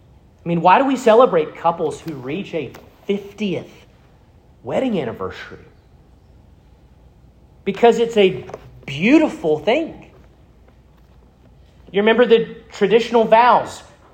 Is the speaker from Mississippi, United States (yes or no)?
yes; Starkville, Mississippi, United States; Being born and raised in Starkville, Mississippi, spending the first 9 years of my life living in a house with maroon siding and white shutters, half a mile off campus